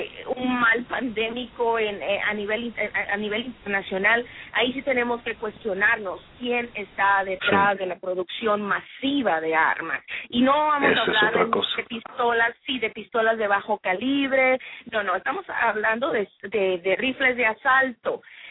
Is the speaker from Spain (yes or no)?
no; Sonora, Mexico; venimos de Sonora. Sabemos la tradición de irse a cazar, de tener un rifle.